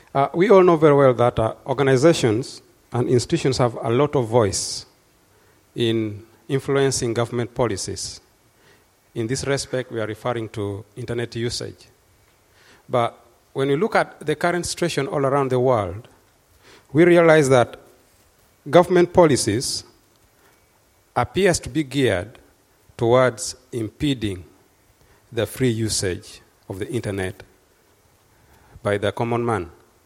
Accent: Uganda; from Uganda.

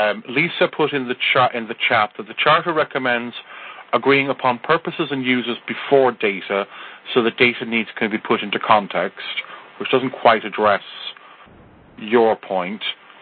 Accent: Ireland; I'm Irish, so I can't even plead the fifth, since we don't have a fifth.

